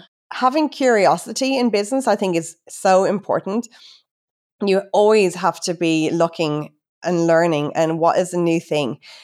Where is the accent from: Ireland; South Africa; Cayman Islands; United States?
Ireland; accent: Irish; now in Australia; And I'm obviously Irish, which we haven't even talked about, because people are probably thinking, you're in Australia, but you sound Irish. So yeah, I came over from Ireland nearly 20 years ago.